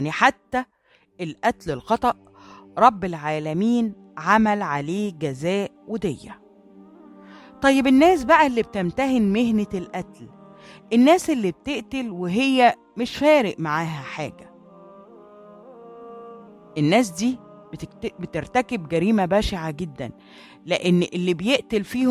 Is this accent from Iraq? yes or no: no; Egypt; الصار أو الطار زي ما بنسميه عندنا في مصر